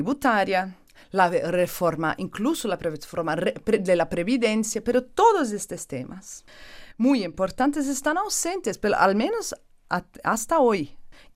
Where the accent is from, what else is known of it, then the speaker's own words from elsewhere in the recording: Brazil; Spanish is a second language; Yo soy brasileña, entonces nosotros decimos en Brasil que el fútbol es una cajita de sorpresas